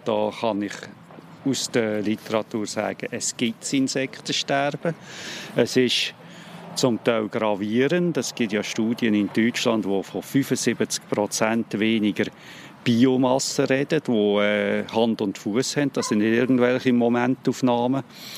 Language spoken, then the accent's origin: German; Switzerland; auch bei uns in der Schweiz, grosse Zonen gibt mit Gärten.